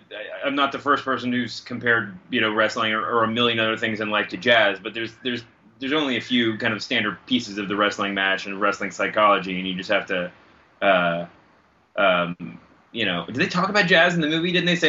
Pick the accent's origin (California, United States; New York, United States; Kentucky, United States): Kentucky, United States; Louisville; I grew up in Louisville watching, Jerry Lawler and the Jarrett's Memphis territory